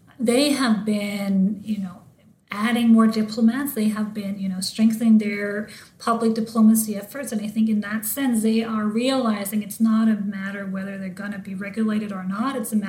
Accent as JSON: {"language": "English", "country": "Denmark", "tie": "born or raised there", "second_language": "English", "said": "I grew up in Denmark and always had this, this was just there."}